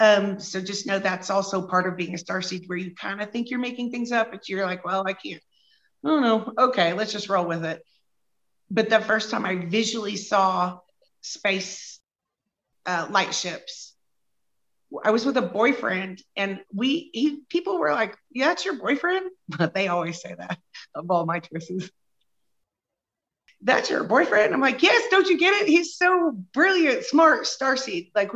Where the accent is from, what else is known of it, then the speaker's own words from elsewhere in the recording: Midwest, United States; born there; I was born in the Midwest, and I grew up in a kind of a conservative space.